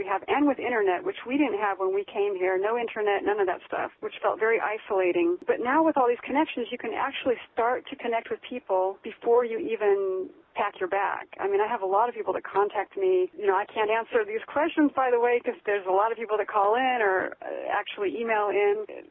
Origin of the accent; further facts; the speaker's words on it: United States; accent: American; I have a very strong American accent.